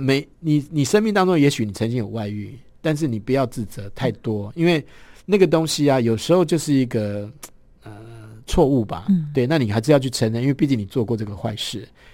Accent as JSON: {"language": "Chinese", "country": "Taiwan", "said": "他是中间一位是我们台湾人啊"}